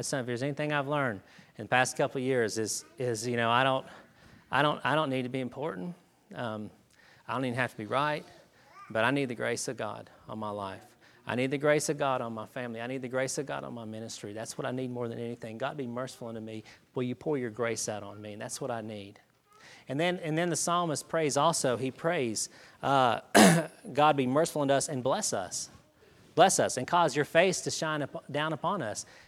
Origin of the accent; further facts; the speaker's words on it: South Carolina, United States; But we grew up near Clemson University, so we had a great year.